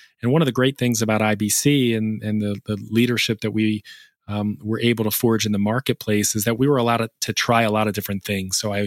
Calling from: Pennsylvania, United States; I'm actually joining you from my home office here right outside Philadelphia in Pennsylvania.

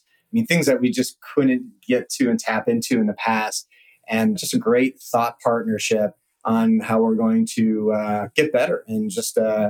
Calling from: Richmond, Virginia, United States; calling, recording here from Richmond, Virginia.

